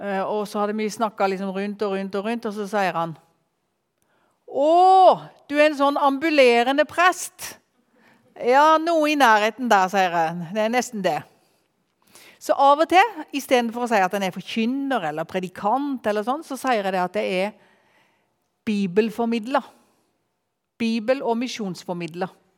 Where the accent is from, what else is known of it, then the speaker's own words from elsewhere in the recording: Tromøya, Agder, Norway; Jeg kommer fra Tromøya ut forbi Arendal, der jeg vokste opp. Men der flyttet jeg ganske tidlig ifra og har bodd på Kvitsund.